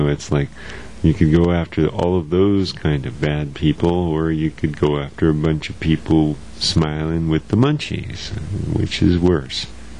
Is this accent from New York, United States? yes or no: no; Santa Cruz, California, United States; And in my hometown of Santa Cruz